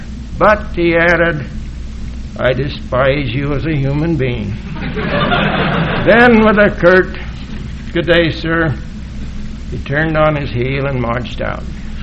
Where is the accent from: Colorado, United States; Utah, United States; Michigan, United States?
Utah, United States; born there; I was born in Utah, went to BYU. I've been visiting California for about a half century, but it's good to be home.